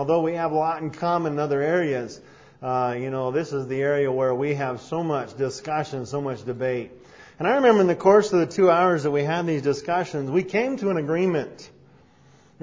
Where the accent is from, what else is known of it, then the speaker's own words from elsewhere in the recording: Idaho, United States; Of course, I grew up here in Idaho, but in the year 2000, we had just been called to pastor the Pocatello Baptist Church.